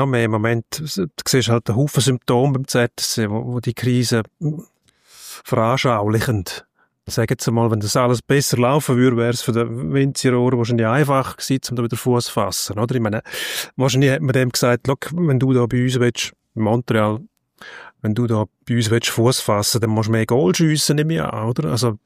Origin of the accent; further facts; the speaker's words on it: Switzerland; bei uns in der Schweiz